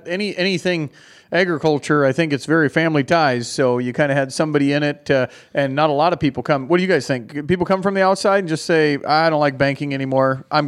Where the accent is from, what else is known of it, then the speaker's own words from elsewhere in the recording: Montana, United States; I'm curious just because growing up in Montana and then coming out to Iowa.